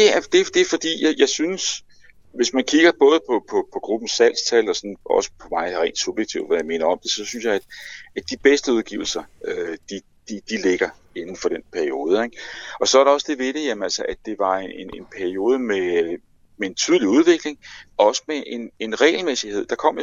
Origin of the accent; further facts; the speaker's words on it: Roskilde, Zealand, Denmark; jeg er jo faktisk født og opvokset i Roskilde.